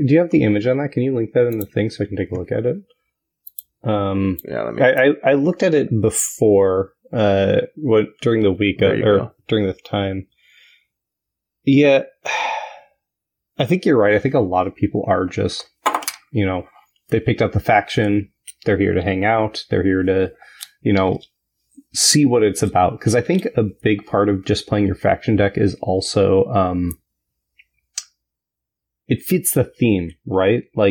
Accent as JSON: {"language": "English", "region": "Midwest", "country": "United States", "said": "I'm from the Midwest, so for me, it's like, we go to visit my sister in Colorado"}